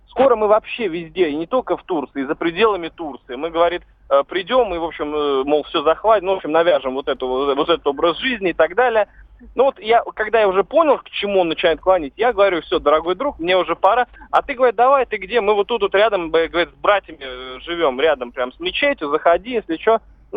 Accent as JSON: {"language": "Russian", "region": "Moscow", "country": "Russia", "said": "не из Чечни, говорю, из Москвы."}